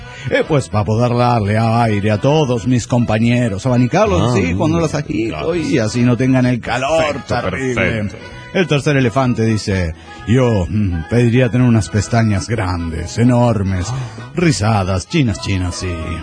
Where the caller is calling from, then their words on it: Guadalajara, Jalisco, Mexico; Soy el valedor de Guadalajara, Jalisco, México.